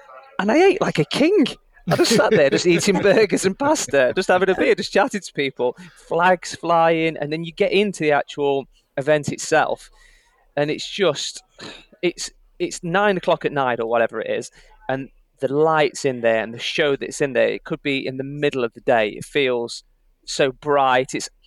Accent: United Kingdom; being a British person in America, you think, oh, I wonder what's going on here.

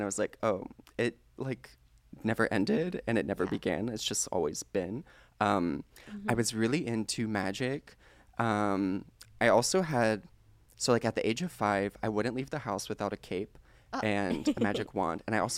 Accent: Virginia Beach, Virginia, United States; also born or lived in Oklahoma / Ohio; I was born in Oklahoma, but I moved to Virginia Beach when I was like 7 and lived there for 10 years. And then I finished out high school in West Virginia, went to college in Ohio, and now I'm here.

